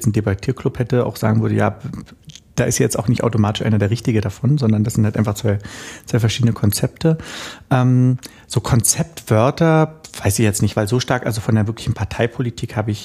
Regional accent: Berlin, Germany; ich bin ja in der DDR geboren, beziehungsweise in Ostberlin, gar nicht so weit von hier entfernt. Ich glaube, ich bin so irgendwie so 500 Meter oder so oder 1000 Meter von hier entfernt geboren, in Friedrichshain. Und ich habe 11 Jahre DDR mitbekommen.

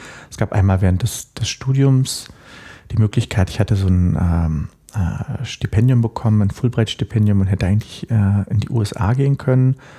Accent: Berlin, Germany; born there; ich fühle mich vom Herzen her dann doch sehr, sehr hier zu Hause und merke, das verbindet mich auch mit meiner Frau, die auch gebürtige Berlinerin ist

